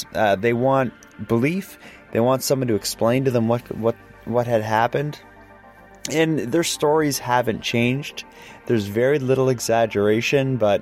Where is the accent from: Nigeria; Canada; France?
Canada; East Coast; So as a Canadian involved in the UFO phenomenon